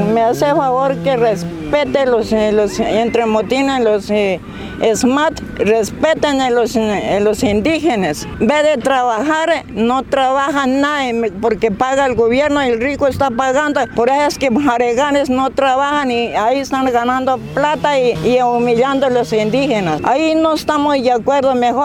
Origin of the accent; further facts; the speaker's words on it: López Adentro, Cauca, Colombia; Y nosotros somos de López Adentro y nosotros y recuperamos a López Adentro